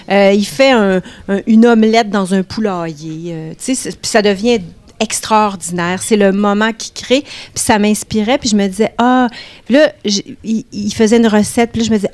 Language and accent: French; Quebec, Canada; Je suis saguenéenne.